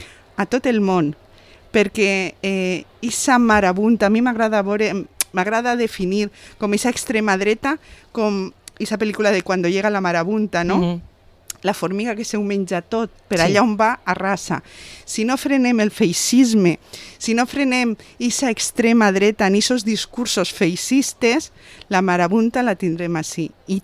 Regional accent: Vila-real, Valencian Community, Spain; jo soc molt feliç sempre d'estar ací a la ràdio del meu poble

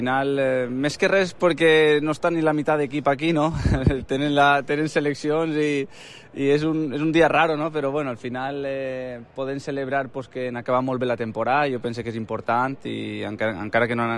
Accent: Alicante, Valencian Community, Spain; nosaltres som d'Alacant

